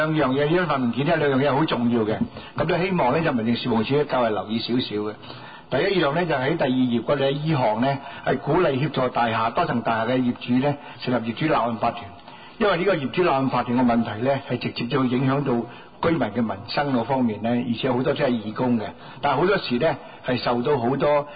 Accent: China; 就我哋身為中國人呢

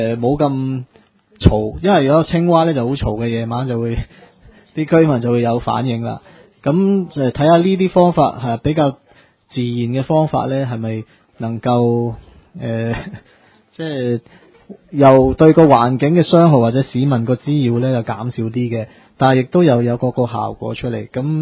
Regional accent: China; 即係我哋中國人咩啊，相生相克啊

